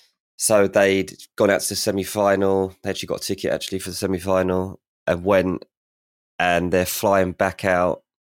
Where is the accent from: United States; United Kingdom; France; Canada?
United Kingdom; England; because obviously, you spend as an Englishman your entire life, right, waiting to win a trophy.